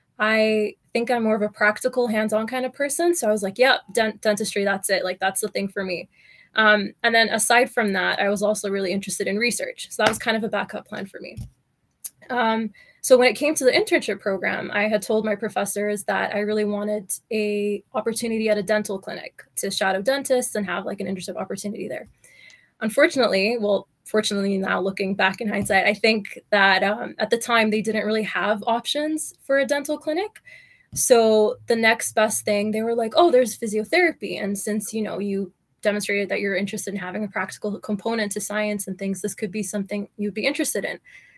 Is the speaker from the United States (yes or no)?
no; Qatar; So I had, like I said, I grew up in Qatar. So I wasn't really exposed to physio as much growing up.